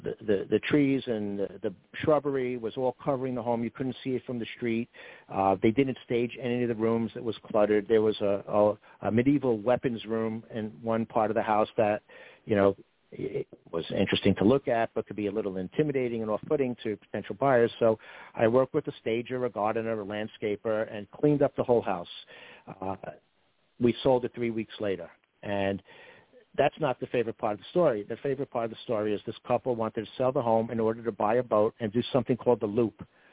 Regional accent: Brooklyn, New York, United States; accent: Brooklyn; It is what it is. You know, hey, forget about it. I'm from Brooklyn, you know.

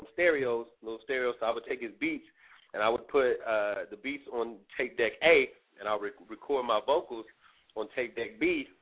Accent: Midwest, United States; they're from Midwest, so I'm from Midwest

